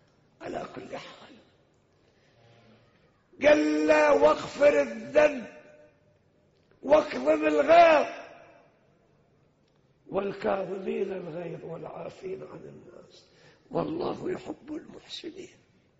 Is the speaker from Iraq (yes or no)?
yes; Iraq; احنا عدنا في لهجتنا العراقيين